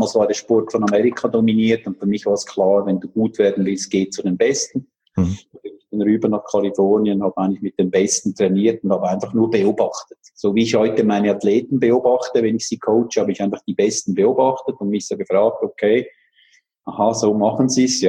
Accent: Zurich, Switzerland; ich komme von Zürich

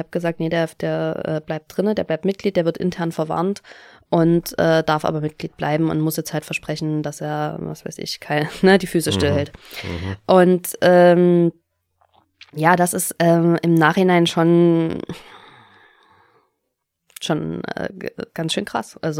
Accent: Saxony, Germany; Ich habe, damals gab es den bei uns in Sachsen

